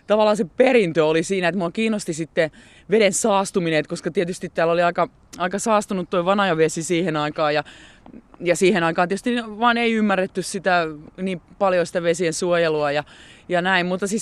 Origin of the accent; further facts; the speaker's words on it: Valkeakoski, Pirkanmaa, Finland; tämä mun lapsuus vietetty täällä Valkeakoskella ja sitten siellä Porvoon mökillä, niin, Pellingin mökillä